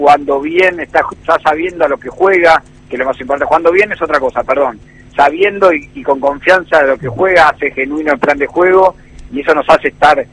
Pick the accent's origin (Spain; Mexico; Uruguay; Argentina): Argentina; la pasión más linda que tenemos como argentinos